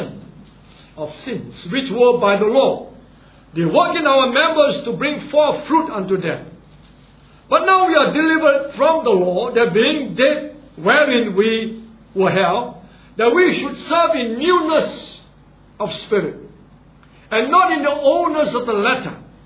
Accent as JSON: {"language": "English", "country": "Singapore", "said": "You know, I'm born a Singaporean. But if I migrate out of here to another country, I'm still a Singaporean."}